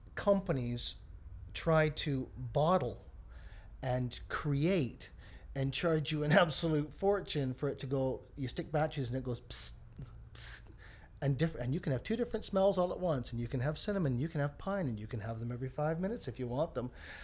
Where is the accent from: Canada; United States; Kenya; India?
Canada; Hope, British Columbia; moved away; I come from a little town called Hope, and Hope's a very small community.